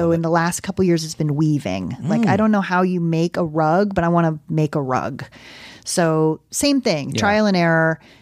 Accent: East Coast, United States; I'm from the East Coast. That's the difference. We call it underfloor.

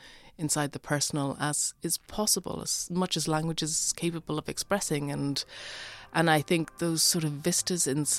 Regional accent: Ireland; it's because I'm an Irish writer and I'm interested in the possibilities of language

